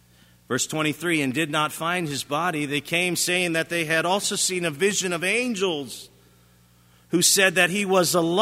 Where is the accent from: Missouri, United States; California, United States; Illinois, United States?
Illinois, United States; Chicago; I was born in Chicago, born and raised.